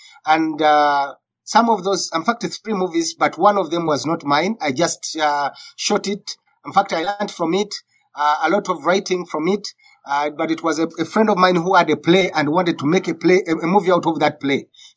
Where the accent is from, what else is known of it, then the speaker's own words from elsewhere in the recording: Wakaliga, Central Region, Uganda; because we grew up in Wakaliga. The place here where I am, it is called Wakaliga.